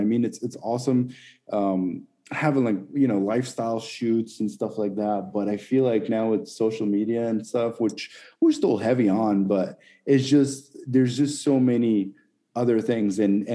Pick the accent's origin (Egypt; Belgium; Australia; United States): Egypt; I mean, I grew up in Egypt. So we didn't have a race scene or anything.